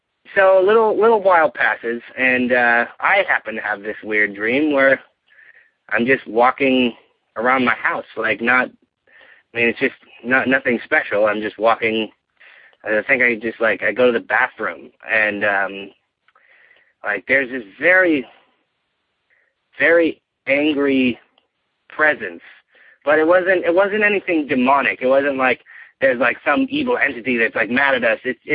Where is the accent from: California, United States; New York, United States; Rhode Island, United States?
California, United States; I am from California.